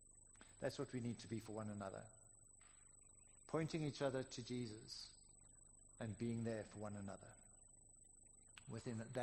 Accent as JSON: {"language": "English", "country": "South Africa", "said": "And the embarrassing part is, as a South African, you go in there and you go to your right"}